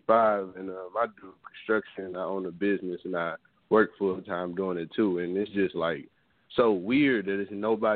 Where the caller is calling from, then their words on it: Minneapolis, Minnesota, United States; What's up, Jason? … from Minneapolis.